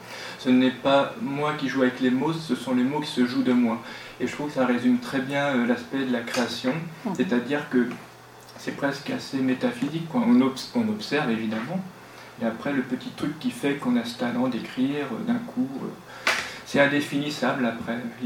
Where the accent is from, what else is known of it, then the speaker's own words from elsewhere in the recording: Levallois-Perret, Île-de-France, France; born there; de ma mère normande et mon père franc-comtois. Et je suis né à Levallois, entre un peu les deux.